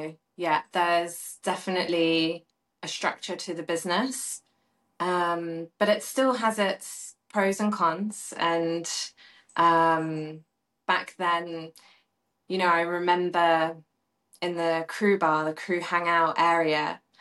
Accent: Southampton, South East England, United Kingdom; I grew up in Southampton in the south of UK.

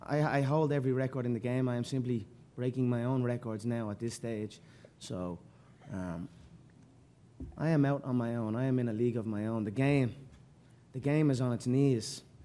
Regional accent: Ireland; I am an Irish man.

